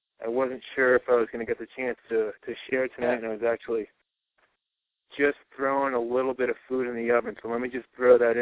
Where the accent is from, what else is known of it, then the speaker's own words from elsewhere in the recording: Massachusetts, United States; now in Colorado, United States; I live in Colorado now, and this all occurred. We grew up in Massachusetts, and I was visiting Massachusetts a couple summers ago.